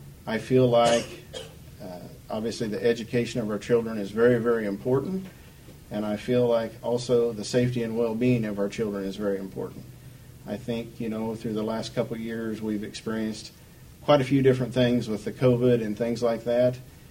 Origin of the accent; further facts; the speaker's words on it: Trenton, Missouri, United States; I think most of you in the room know me. Born and raised in Trenton. I've been here on and off all my life.